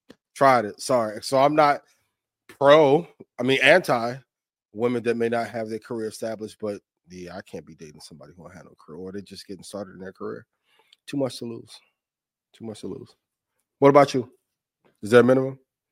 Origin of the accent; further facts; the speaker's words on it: Midwest, United States; I'm from the Midwest, so.